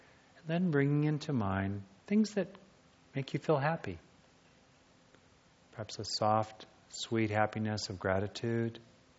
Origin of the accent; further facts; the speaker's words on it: California, United States; I grew up in Southern California, a lot of lizards there, rub their bellies, lizard time.